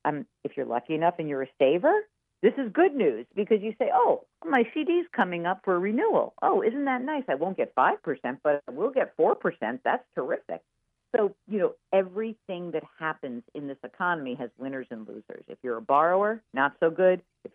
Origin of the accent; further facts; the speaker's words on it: New York, United States; because I'm from New York, I just have to automatically hate New England.